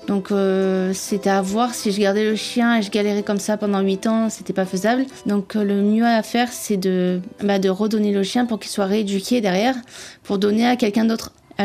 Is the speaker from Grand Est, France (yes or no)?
no; Carvin, Hauts-de-France, France; moved away as an adult; j'ai 34 ans et je suis née à Carvin. J'y suis restée jusqu'à l'âge de 19 ans et ensuite je suis allée vivre chez mon père qui était à Nice.